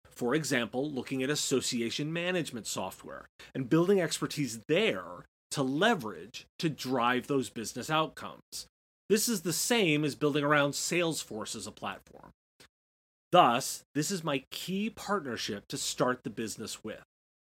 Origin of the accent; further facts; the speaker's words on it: United States; I'm American, so I'd start there.